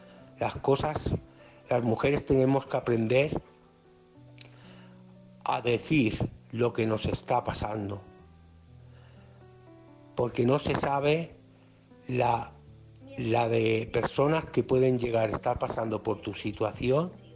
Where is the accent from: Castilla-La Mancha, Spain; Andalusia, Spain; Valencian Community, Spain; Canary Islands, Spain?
Valencian Community, Spain; Alcoy; os escucho todas las noches, soy de Alcoy, Alicante.